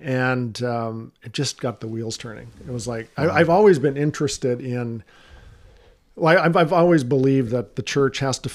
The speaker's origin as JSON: {"language": "English", "country": "Canada", "said": "my interest was hockey, because I'm Canadian."}